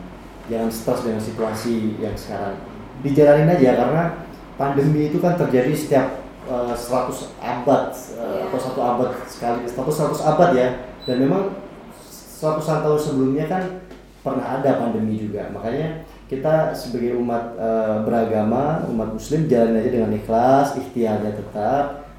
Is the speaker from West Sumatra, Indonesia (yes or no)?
no; Blitar, East Java, Indonesia; moved away as an adult; now in Jakarta, Indonesia; Jadi saya merantau dari Blitar, kemudian ke Jakarta itu pengen kuliah, pengen waktu itu ambil jurusan ilmu politik.